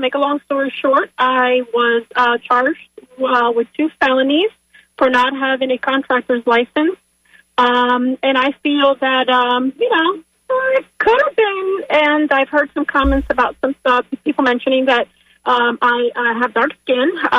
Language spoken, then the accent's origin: English; Puerto Rico; now in Pasco County, United States; I am from Puerto Rico. I am a legal citizen of the United States, for those that don't know that. But I also own a carpentry company here in Pasco County.